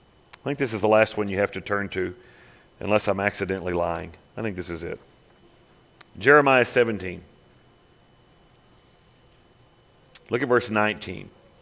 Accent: Canton, Texas, United States; when I grew up in Canton pretty much, at the flea market.

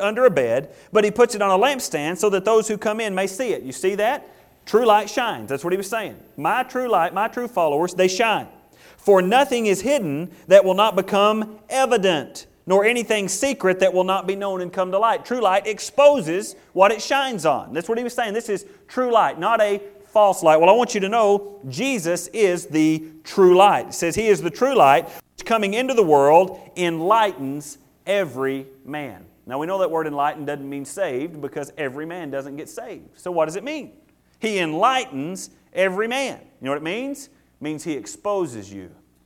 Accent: Canton, Texas, United States; I grew up in Canton, Texas, I think.

